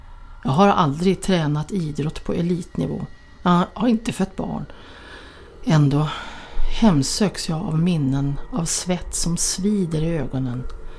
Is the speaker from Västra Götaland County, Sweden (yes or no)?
yes; Borås, Västra Götaland County, Sweden; Borås, textilstaden, knallebygden, postorderns vagga. Det finns många påståenden om min hemstad och de flesta stämmer.